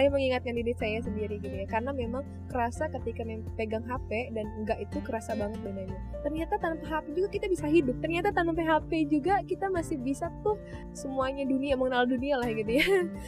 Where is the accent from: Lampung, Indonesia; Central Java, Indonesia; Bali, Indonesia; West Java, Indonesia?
Lampung, Indonesia; Bandar Lampung; Saya gak pernah merantau. Sekolah saya dari TK sampai saya kuliah di Bandar Lampung. Tinggal saya di Bandar Lampung. Dan baru ini selesai kuliah saya merantau gitu.